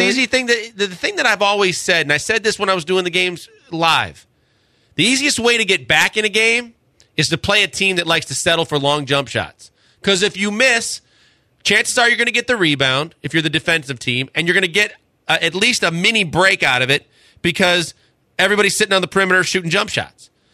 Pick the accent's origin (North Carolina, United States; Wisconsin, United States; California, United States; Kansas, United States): Wisconsin, United States; I was born and raised in Wisconsin. Therefore, Packers football is in my blood.